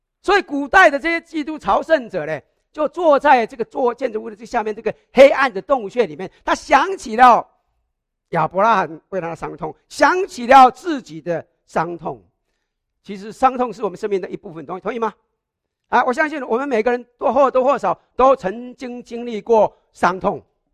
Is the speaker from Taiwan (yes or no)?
yes; Taiwan; 我小时候在台湾的时候，学校常常要背诵《总理遗嘱》的。